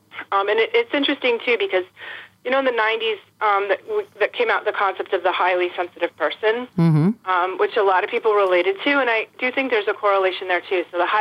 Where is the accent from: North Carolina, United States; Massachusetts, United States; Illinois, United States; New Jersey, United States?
Massachusetts, United States; Boston; Now, in the 60s and 70s, I grew up outside Boston, you know, here in Massachusetts.